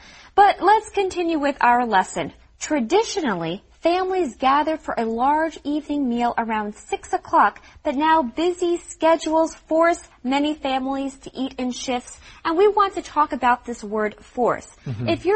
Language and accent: English; United States; Yes, I'm dressed up as an American. I'm from the United States.